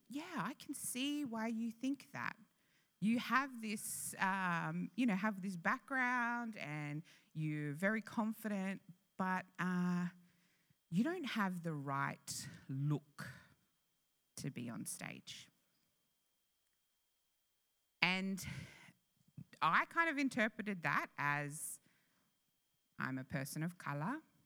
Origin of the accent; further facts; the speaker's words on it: Canberra, Australian Capital Territory, Australia; So I grew up in Canberra